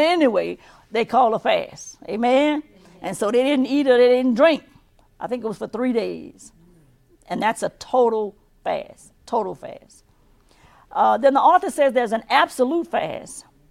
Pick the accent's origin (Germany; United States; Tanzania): United States; Louisiana; I grew up here in Ascension Parish. I call this Catholic country. And even though my family was Baptist, they did a lot of traditional things that were done in the Catholic Church.